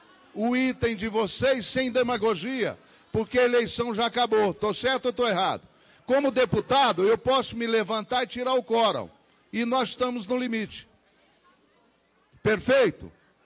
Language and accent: Portuguese; Brazil; Nós somos brasileiros e temos raízes.